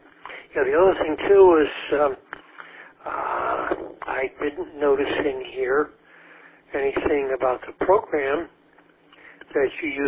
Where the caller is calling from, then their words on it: Manassas, Virginia, United States; No, I'm transmitting from Manassas as well, and I'm only running my 9700 here at 50 watts